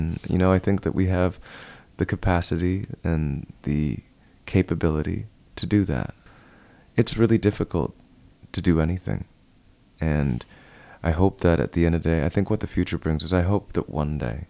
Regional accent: Toronto, Ontario, Canada; And I look at my hometown, Toronto, as the meeting place.

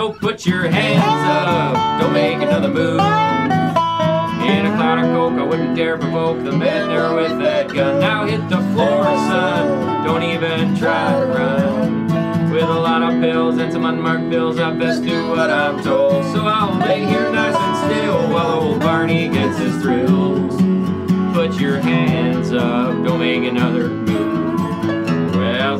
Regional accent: Sudbury, Ontario, Canada; now in Toronto, Canada; And we had both moved to Toronto from Sudbury. We were both born and raised in Sudbury, and different paths led us to Toronto.

